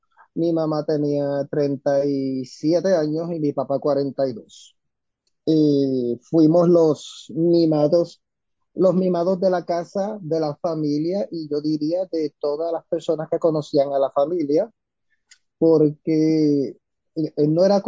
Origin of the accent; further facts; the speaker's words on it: Ponce, Puerto Rico; Soy de Ponce, Puerto Rico. Soy católico y soy gay.